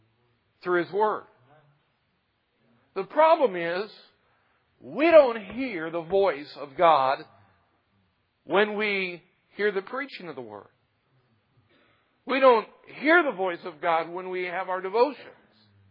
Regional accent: Tulsa, Oklahoma, United States; And, you know, I'm from Tulsa, Oklahoma.

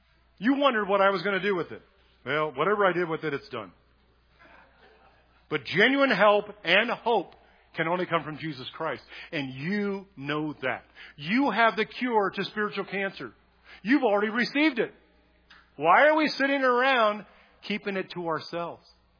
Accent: California, United States; born or raised there

